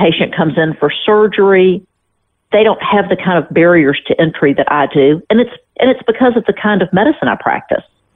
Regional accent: Memphis, Tennessee, United States; I'm from Memphis, and Campbell's Clinic was in part of my training.

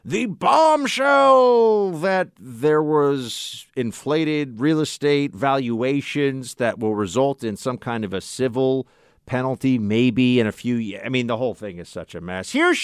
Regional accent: New York, United States; the top law enforcement official for the state of New York, the Empire State, my home state

